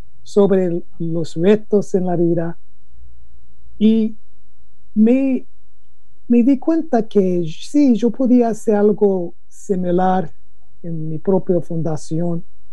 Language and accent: Spanish; Chicago, Illinois, United States; born there; also born or lived in Costa Rica; Y yo nací en Chicago